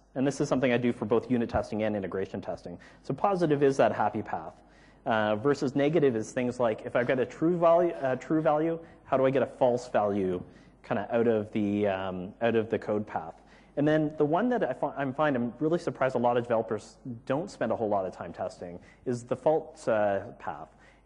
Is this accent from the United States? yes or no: no; Canada; I am from Canada, but it doesn't guarantee that my French is any good.